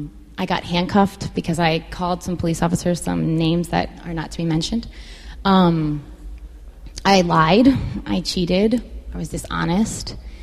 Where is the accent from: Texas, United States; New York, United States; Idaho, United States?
New York, United States; I grew up in Rockland County, a little suburb up north